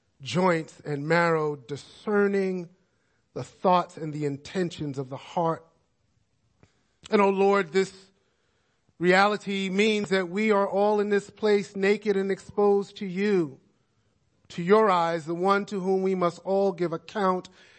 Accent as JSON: {"language": "English", "town": "Brooklyn", "region": "New York", "country": "United States", "tie": "born or raised there", "said": "And last weekend, I was in my hometown of Brooklyn, New York, preaching for Resurrection Church there in Williamsburg, Brooklyn."}